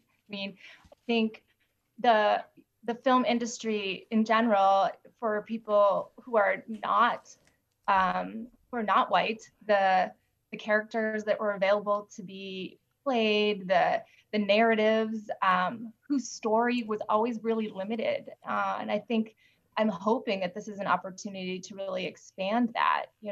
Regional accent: United States; I grew up here, I'm Korean American.

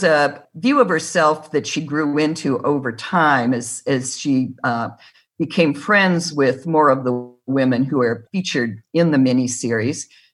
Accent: Michigan, United States; And I was proud that she came from my home state.

